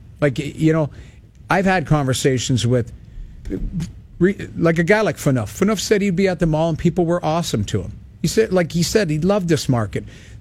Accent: St. Albert, Alberta, Canada; Yeah, I grew up in St. Albert, Alberta.

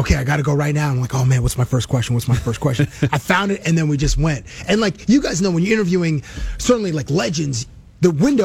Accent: Toronto, Ontario, Canada; I'm from Toronto.

